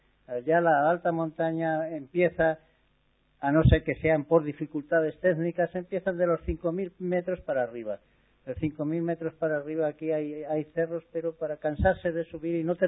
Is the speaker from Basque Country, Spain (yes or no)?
yes; San Sebastián, Basque Country, Spain; moved away as an adult; yo salí de San Sebastián la primera vez de años, 18 años me pilló la guerra, ¿eh? O sea, 18 años cumplí con la guerra.